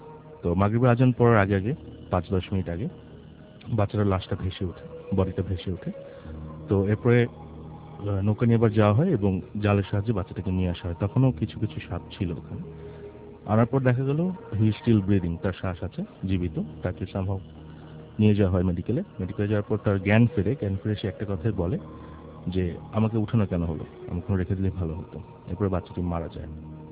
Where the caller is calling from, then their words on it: Dhaka, Dhaka Division, Bangladesh; আমি এসেছি গুলশান অ্যাক্ট থেকে।